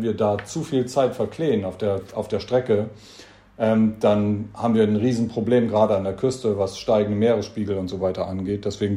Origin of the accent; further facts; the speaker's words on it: Germany; Und ich bin am Wattenmeer groß geworden und kenne das von meiner Kindheit aus.